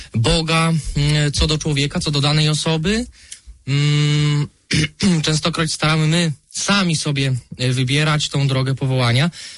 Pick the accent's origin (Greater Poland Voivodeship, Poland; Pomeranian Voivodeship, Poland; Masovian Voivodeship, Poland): Greater Poland Voivodeship, Poland; Witkowo; Pochodzę z miejscowości, z miasta położonej pod Gniezdem, z Witkowa.